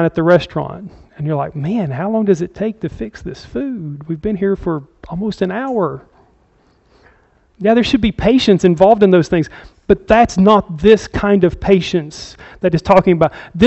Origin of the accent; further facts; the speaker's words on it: the South, United States; I grew up in the South.